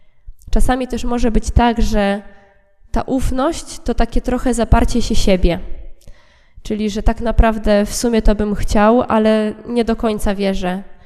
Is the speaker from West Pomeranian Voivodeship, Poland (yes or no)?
yes; Kołobrzeg, West Pomeranian Voivodeship, Poland; now in Gdańsk, Poland; Pochodzę z Kołobrzegu, więc nie wiedziałam, czy wrócić do rodzinnego miasta, zostać w Gdańsku.